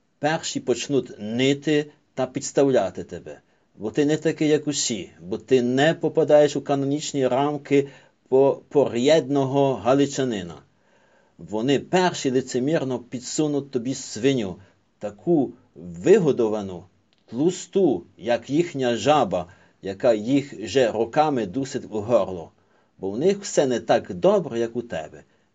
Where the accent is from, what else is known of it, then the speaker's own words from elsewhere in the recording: Lviv, Lviv Oblast, Ukraine; З іншого боку, як галичанин, львів'янин, ну, є дволичною особою.